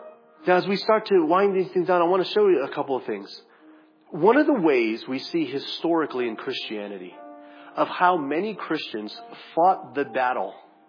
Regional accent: Hawaii, United States; There's a saying in Hawaii that we always have for us local boys, boys that have been born and raised in Hawaii.

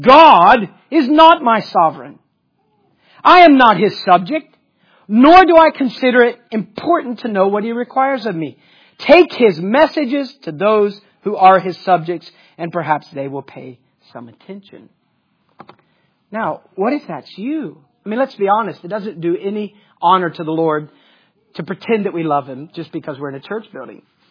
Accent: Columbus, Ohio, United States; Listen, I grew up in Columbus, Ohio, and I got married to a Mississippian.

